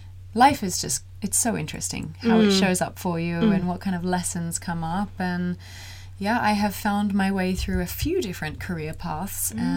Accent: Australia; moved away as an adult; now in Sweden; I am Australian. I'm 30.

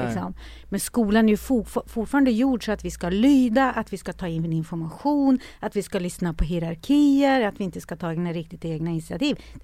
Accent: Norrland, Sweden; born there; jag är ju född i Norrland, en liten by i Norrland.

